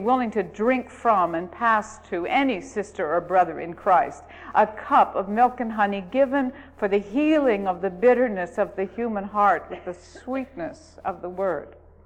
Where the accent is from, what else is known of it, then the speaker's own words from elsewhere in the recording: Appalachia, United States; I don't want to make fun of him, and I don't want to make fun of the fact we're Appalachian, but I'm going to tell you what we talked about.